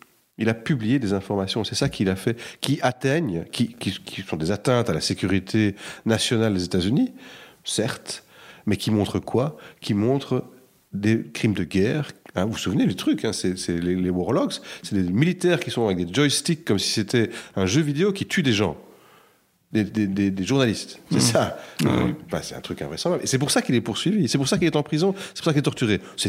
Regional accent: Belgium; Je pense que l'exemple le plus dur pour nous à entendre en tant que Belges, parce que c'est quelque chose qui nous touche profondément

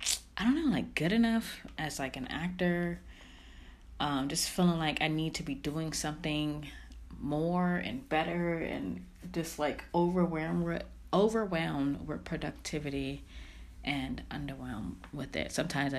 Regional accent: Los Angeles, California, United States; now in New York City, United States; So, yes, I still live in New York City. I'm still from Los Angeles, if people didn't think I was, but I am.

